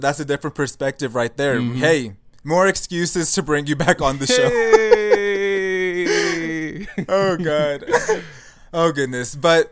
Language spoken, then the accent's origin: English; United States; I was born and raised in America.